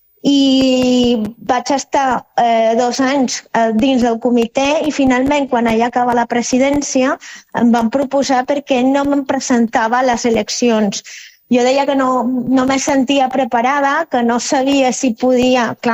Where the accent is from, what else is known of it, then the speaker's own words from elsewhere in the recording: Venezuela; moved away as an adult; now in Barcelona, Spain; fa 20 anys, quan vaig arribar a Barcelona, vaig arribar al barri de Gràcia, perquè jo sóc de Venezuela.